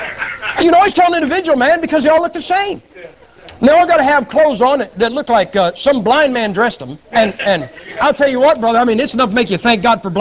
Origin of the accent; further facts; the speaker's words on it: Ohio, United States; I'm from Ohio, man.